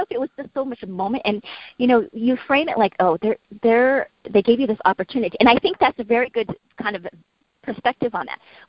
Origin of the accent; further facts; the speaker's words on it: United States; born there; I was born in the States. So it's like I was held back in preschool because I didn't speak English going into school.